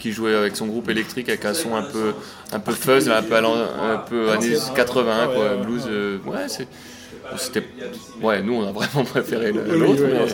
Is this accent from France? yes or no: no; Switzerland; quand je lui dis qu'on vient de Suisse